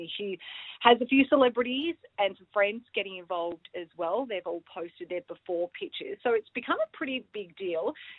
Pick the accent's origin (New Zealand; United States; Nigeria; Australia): Australia; Melbourne, Victoria; I know I'm originally from Melbourne. I'm just working here.